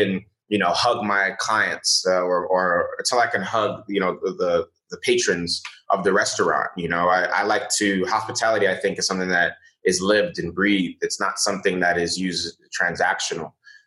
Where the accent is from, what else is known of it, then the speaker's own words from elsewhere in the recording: Bronx, New York, United States; Well, yeah, I grew up in the Bronx. My mom, she operated a catering company out of our one bedroom apartment.